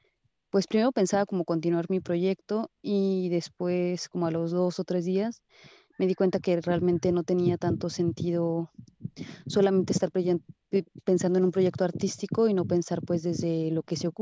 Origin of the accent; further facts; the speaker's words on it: Mexico; yo soy artista escénica mexicana, soy investigadora teatral y pues actriz y performer. Yo llegué el 2 de octubre aquí a Palestina